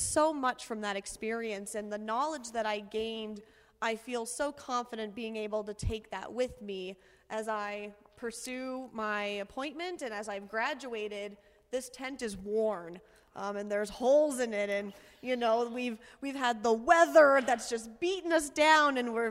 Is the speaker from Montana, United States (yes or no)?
yes; Montana, United States; oh, I know Wyoming, I'm from Montana, and nothing's really changed.